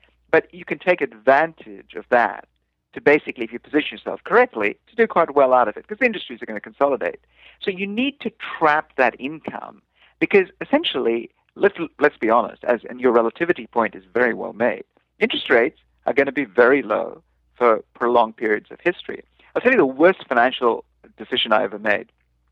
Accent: India; From India, and I'm not from Sri Lanka

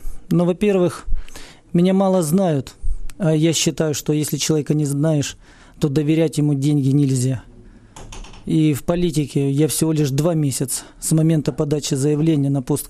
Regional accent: Druzhkivka, Donetsk Oblast, Ukraine; also born or lived in Kharkiv; Я родился в Харкові, но буквально в течение года переехали мои родители жить в Дружковку. Угу. И до 17 лет я жил в Дружковке, пока не поступил в Харківський авіаційний інститут.

